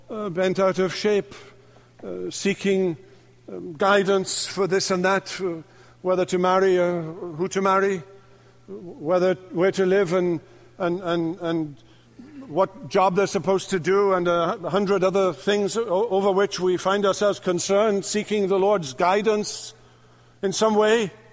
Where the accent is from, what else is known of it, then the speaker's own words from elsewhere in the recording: Northern Ireland, United Kingdom; I grew up in Northern Ireland, ministered there for 20 years.